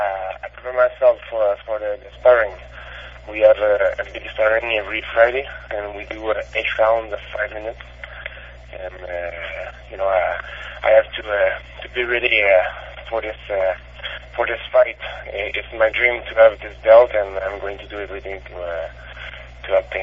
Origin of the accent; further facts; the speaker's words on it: Canada; I'm a Canadian, I know, but I never watch a hockey game.